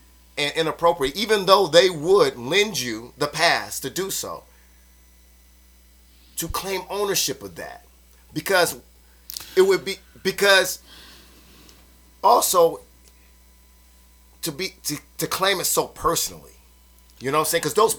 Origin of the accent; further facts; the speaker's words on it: Ghana; As a Ghanaian, you know what I'm saying? Because in many ways, I was conditioned as an American black.